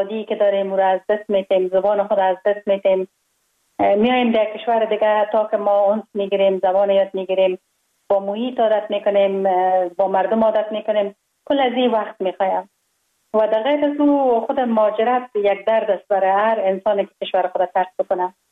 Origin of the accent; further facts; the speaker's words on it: Kabul, Afghanistan; من خوشبختانه در یک خانواده روشن فکر به دنیا آمدم. در شهر کابل در محله کوته سنگی تولد شدم.